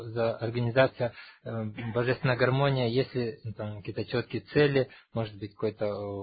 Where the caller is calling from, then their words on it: Saint Petersburg, Russia; мы из Петербурга подключились только через 40 минут